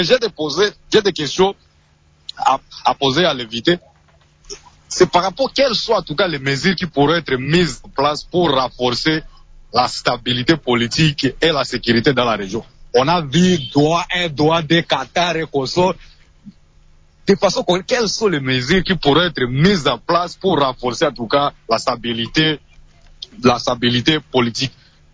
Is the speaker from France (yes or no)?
no; Ituri, DR Congo; Il suffit d'aller chez moi en Ituri, à Nord Kivu, Sud Kivu, bref, à l'Est, il y a le problème de conflit.